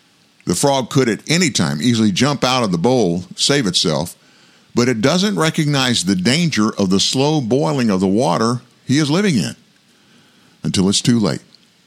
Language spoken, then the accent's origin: English; Louisiana, United States; and I grew up in South Louisiana. And of course, when that election took place, South Louisiana is very Catholic